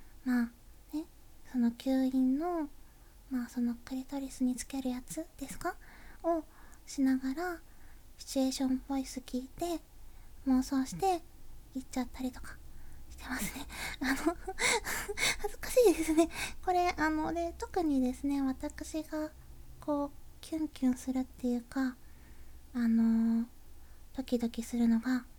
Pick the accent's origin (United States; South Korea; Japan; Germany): Japan; Kansai; 生まれも育ちも関西ですね。一人暮らしを経験したことがあるんですけど、それでも関西から離れることはなかったので、ずっと関西の方に入り浸っております。